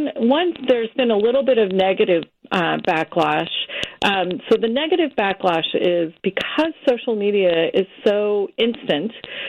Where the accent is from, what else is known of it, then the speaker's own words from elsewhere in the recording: San Francisco, California, United States; I grew up in the Bay Area, San Francisco